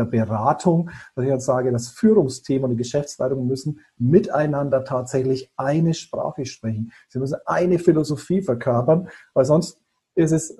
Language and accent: German; Bayreuth, Bavaria, Germany; Ja, ich bin in Bayreuth aufgewachsen, also waschechter Franke.